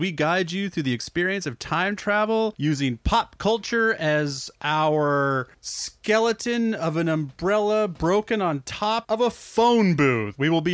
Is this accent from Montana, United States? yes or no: yes; Montana, United States; because I grew up in Montana